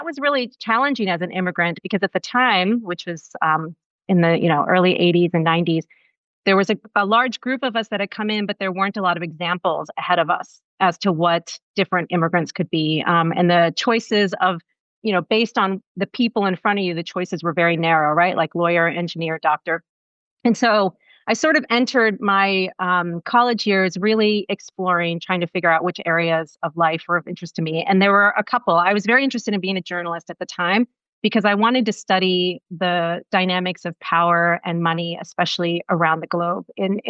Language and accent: English; United States; Well, I was born to Indian parents in America. I grew up in the United States